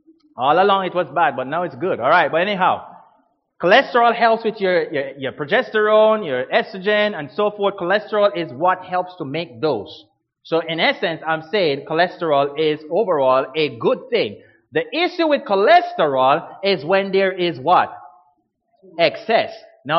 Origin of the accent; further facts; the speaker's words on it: Ontario, Canada; You see, I'm from Ontario, okay? And I'm just visiting the Maritimes, and this is my first time visiting here.